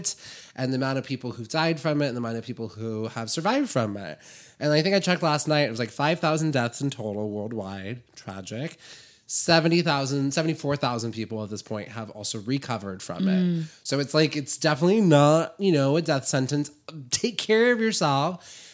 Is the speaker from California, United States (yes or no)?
yes; California, United States; this is why I've moved away from New York and I'm back in fucking California with my people